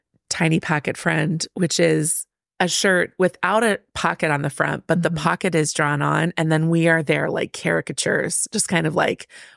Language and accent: English; Midwest, United States; I am from the Midwest, but not from Minnesota.